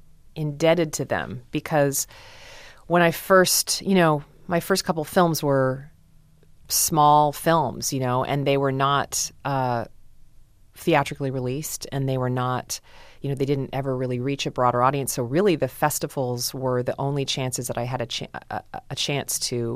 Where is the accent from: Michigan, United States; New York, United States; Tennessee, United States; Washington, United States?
Washington, United States; Seattle; And then Seattle is my hometown turf.